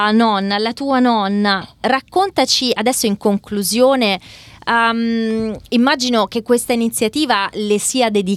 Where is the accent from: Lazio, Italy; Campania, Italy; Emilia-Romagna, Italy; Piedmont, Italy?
Lazio, Italy; Rome; io sono romana